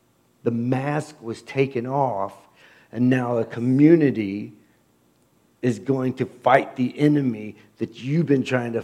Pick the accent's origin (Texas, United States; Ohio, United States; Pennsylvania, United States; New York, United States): Ohio, United States; Dayton; you see a lot of things in 56 years growing up in West Dayton. I grew up on Hoover Avenue.